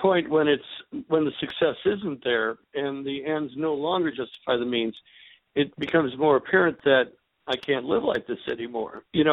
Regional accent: Burr Ridge, Illinois, United States; toddled over to the fireworks in my hometown here, Burr Ridge.

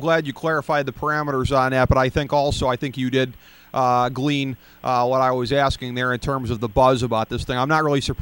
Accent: Cleveland, Ohio, United States; much like my hometown of Cleveland

